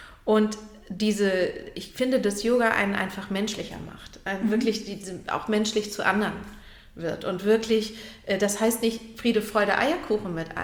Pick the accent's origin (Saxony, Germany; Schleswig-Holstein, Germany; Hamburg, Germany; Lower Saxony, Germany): Schleswig-Holstein, Germany; Lübeck; ja, ich bin aus Lübeck